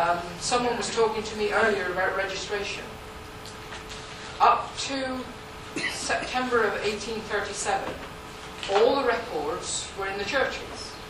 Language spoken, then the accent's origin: English; South West England, United Kingdom; The one good thing about being Cornish is that because we are the way we are, our records were kept.